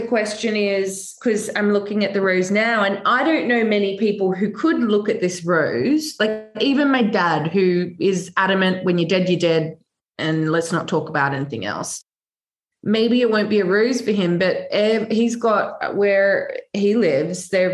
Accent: Australia; moved away as an adult; now in United Kingdom; I grew up in Australia, I now live here in the UK. And it happened because like when I was 18, I just like had to go.

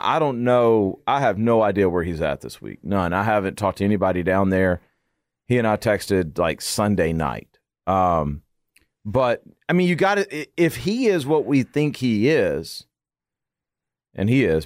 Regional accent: Arkansas, United States; I'm from Arkansas, so I always keep an eye on him.

